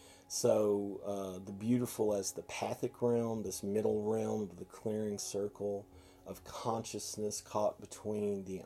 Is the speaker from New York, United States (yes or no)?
no; Waxahachie, Texas, United States; I know growing up in Waxahachie, one of the things that was fascinating to me